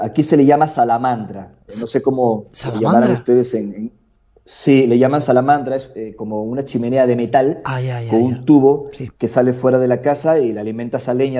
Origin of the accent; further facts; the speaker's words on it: Peru; a mí me recuerda otros puntos de mi país de origen, del Perú